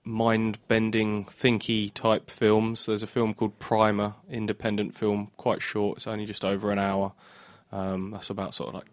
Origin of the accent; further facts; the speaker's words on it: Braintree, East of England, United Kingdom; I always used to see the boys from … knocking about growing up in Braintree